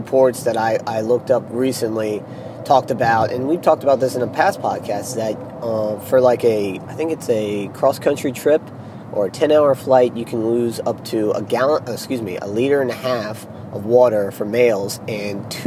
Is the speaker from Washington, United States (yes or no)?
no; Waldorf, Maryland, United States; We are coming to you from sunny Maryland, Waldorf, Maryland, my hometown.